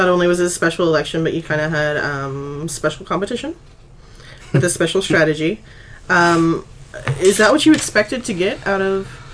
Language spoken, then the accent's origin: English; Kansas City, Missouri, United States; also born or lived in Lee's Summit; I'm from Kansas City. As soon as I graduated from high school, I moved from Lee's Summit to downtown Kansas City, same year of redistricting.